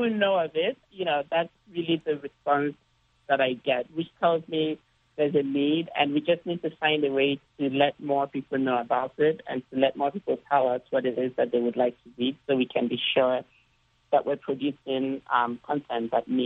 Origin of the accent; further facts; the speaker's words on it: Nigeria; When I was young growing up in Nigeria